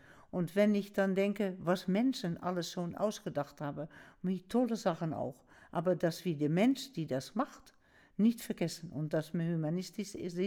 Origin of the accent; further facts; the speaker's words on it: Netherlands; German is a second language; now in Germany; dass ich als Niederländerin würde sagen